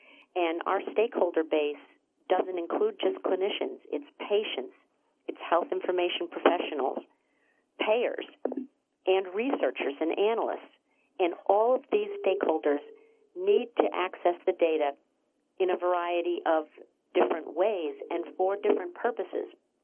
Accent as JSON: {"language": "English", "town": "Pontiac", "region": "Michigan", "country": "United States", "tie": "born or raised there", "said": "I grew up in Pontiac, Michigan as an auto kid."}